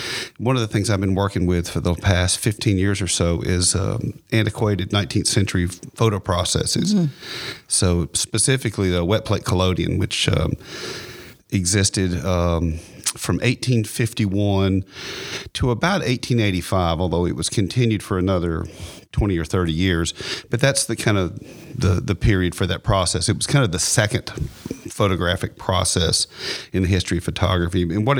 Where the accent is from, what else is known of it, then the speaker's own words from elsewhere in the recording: Tennessee, United States; I'm originally from Hickman County, but my father is from Nashville. I've got pretty deep roots in the state and especially in the city.